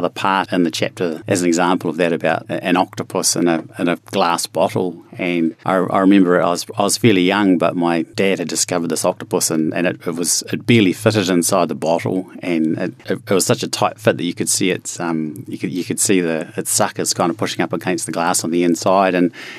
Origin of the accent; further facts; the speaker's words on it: Bay of Plenty, New Zealand; I wasn't brought up with te reo Māori directly, but my mum is Māori and we come from the Bay of Plenty. We're from Ngāti Whakahemo, which is Te Arawa, and Ngāti Pūkeko, which is Ngāti Awa in the Whakatāne.